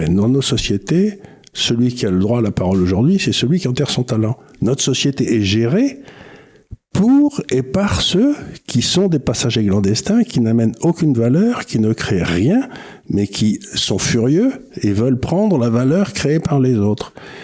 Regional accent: France; quand j'étais jeune en France

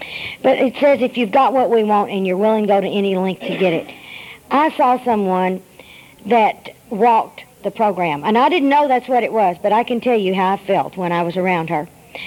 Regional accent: Little Rock, Arkansas, United States; because I was raised in Little Rock during the 50s.

